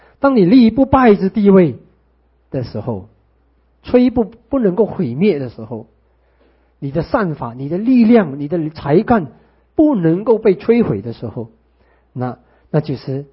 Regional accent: Malaysia; 我们马来西亚人常常开玩笑说的，我吃盐比你吃米多

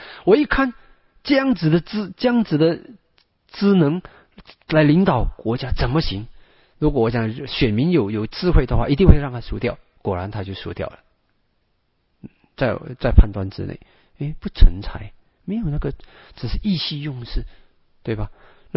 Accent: Malaysia; 所以曾经以前我们马来西亚

